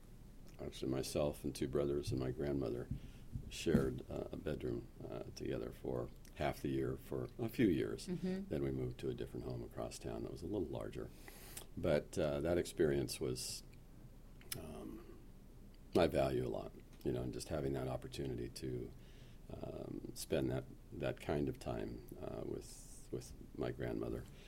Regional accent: Sacramento, California, United States; born there; now in Mill Valley, United States; I was born in Sacramento, California, on August 10th, 1944.

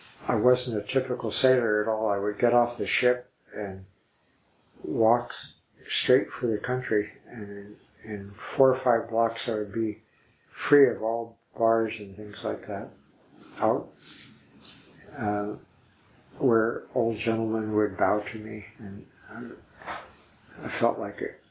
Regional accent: Oregon, United States; also born or lived in Lincoln, Nebraska; I was born in Lincoln, Nebraska, I have no memory of that at all. We moved to Oregon when I was a baby, so my first experiences were mountains, living in mountains in Oregon, both east and west of Eugene.

